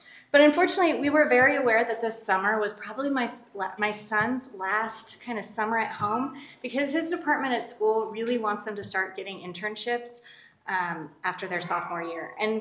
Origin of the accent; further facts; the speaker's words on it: California, United States; We're both from California originally.